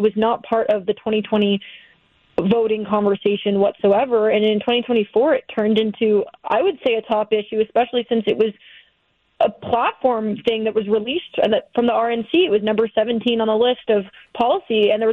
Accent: Connecticut, United States; now in New York City, United States; My family's from New York originally. I live in New York City now, and I grew up in Connecticut. So I've always been sort of Northeast based.

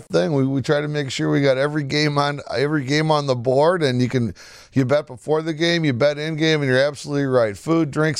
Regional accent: Detroit, Michigan, United States; moved away as an adult; now in Las Vegas, United States; I grew up in Detroit, and I started up in a manufacturing plant.

